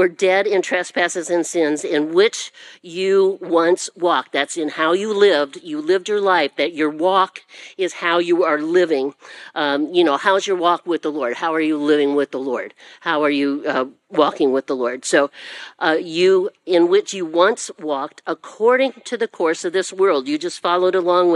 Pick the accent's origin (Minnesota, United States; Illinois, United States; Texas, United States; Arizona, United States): Illinois, United States; Well, I'm from Illinois.